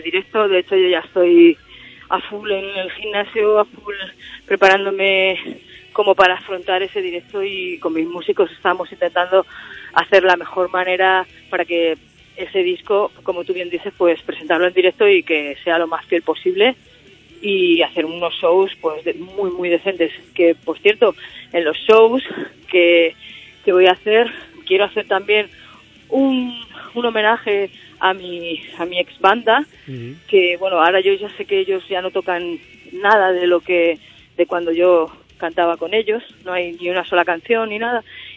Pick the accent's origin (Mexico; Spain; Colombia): Spain; Entonces le hago como un guiño a mi país. De hecho, como la cover me la hicieron los franceses, me la hicieron unos chavales franceses, me dijeron, oye … te hemos puesto un poco de amarillo y rojo porque es la bandera de España.